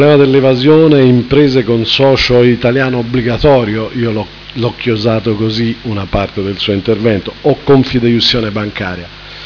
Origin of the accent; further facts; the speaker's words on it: Lucca, Tuscany, Italy; io poi in fondo vengo da Lucca, quindi conosco Prato.